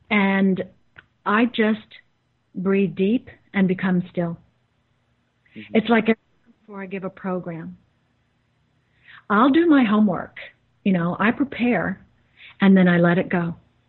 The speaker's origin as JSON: {"language": "English", "region": "Texas", "country": "United States", "tie": "born or raised there", "said": "Well, I'll tell you, I am a very down-to-earth human being. I grew up in Texas."}